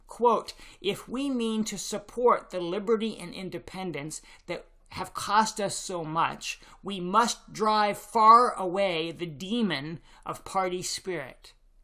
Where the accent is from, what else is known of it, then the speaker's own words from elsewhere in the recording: North Carolina, United States; Because I grew up in North Carolina as a huge Tar Heel basketball fan